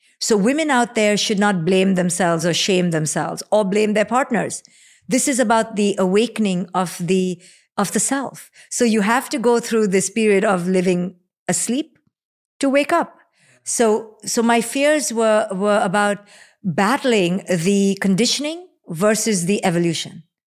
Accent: India; you and I growing up in India in particular

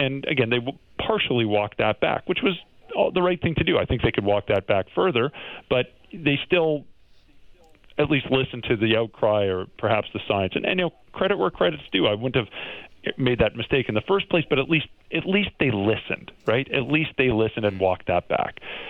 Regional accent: Alberta, Canada; You know, I'm from Alberta originally, and like the May 2 4 long weekend, everyone goes camping

